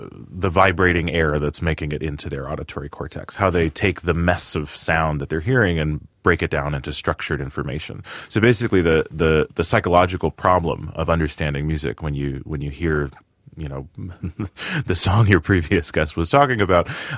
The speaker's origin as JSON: {"language": "English", "town": "Boston", "region": "Massachusetts", "country": "United States", "tie": "born or raised there", "said": "Yeah, I grew up in Boston."}